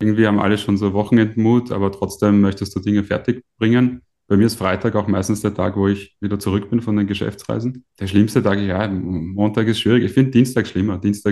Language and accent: German; Vienna, Austria; wobei man als Wiener ja auch eine Leidenschaft für schlechten Kaffee entwickeln kann.